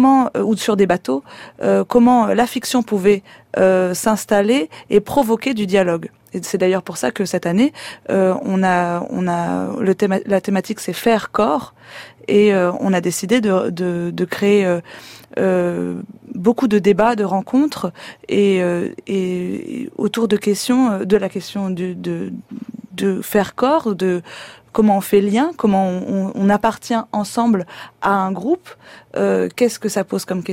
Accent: Binic, Brittany, France; je viens de Binic, dans les Côtes d'Armor

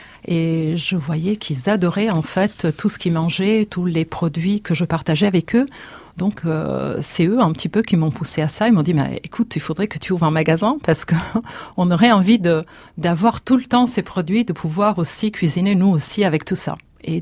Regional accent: Genoa, Liguria, Italy; un des personnages emblématiques de ma ville natale, qui est Genova.

